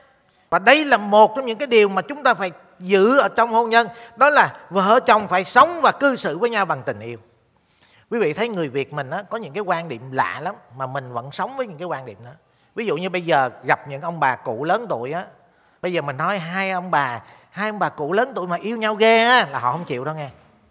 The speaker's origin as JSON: {"language": "Vietnamese", "region": "Ho Chi Minh City", "country": "Vietnam", "said": "Mà tôi là tại vì tôi đẻ ra trong Sài Gòn, tôi mang cái tính cách của người Sài Gòn."}